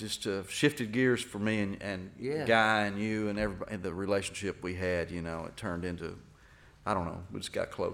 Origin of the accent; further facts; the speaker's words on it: Little Rock, Arkansas, United States; My hometown.